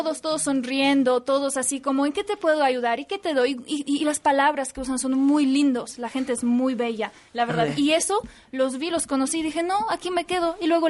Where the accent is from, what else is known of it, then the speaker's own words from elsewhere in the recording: Wrocław, Lower Silesian Voivodeship, Poland; Spanish is a second language; Soy de Wrocław, que es en el sur de Polonia.